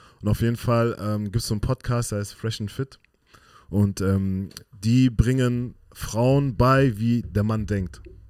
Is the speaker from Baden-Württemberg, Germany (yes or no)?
yes; Waiblingen, Baden-Württemberg, Germany; born there; also born or lived in North Rhine-Westphalia; Ich bin ja auch mehrere Kulturen in mir, ich bin auch eigentlich Schwabe am Ende des Tages.